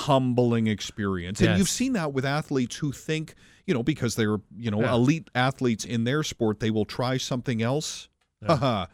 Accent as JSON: {"language": "English", "town": "Vancouver", "region": "British Columbia", "country": "Canada", "tie": "born or raised there", "said": "growing up in Vancouver, I mean, obviously there's a boxing community out there"}